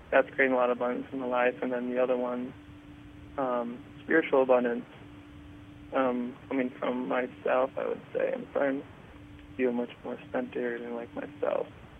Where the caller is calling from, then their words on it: Georgia, United States; I'm calling from Georgia.